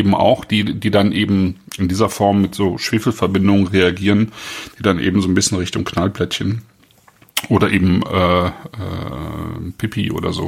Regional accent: North Rhine-Westphalia, Germany; Und das als Rheinländer?

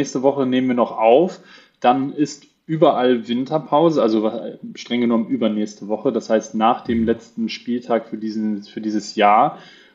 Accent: Hamburg, Germany; als Hamburger

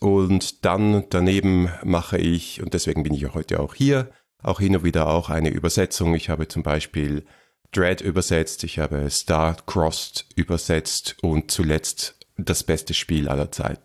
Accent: Switzerland; now in Vienna, Austria; ich ja gar kein gebürtiger Österreicher bin, sondern einfach seit über 20 Jahren hier in Wien lebe und diesen Dialekt oder diese Färbung des Deutschen, die hier vorherrscht, mir angeeignet habe, damit ich besser reinpasse. Das ist ganz lustig. Ich komme ja aus der Schweiz.

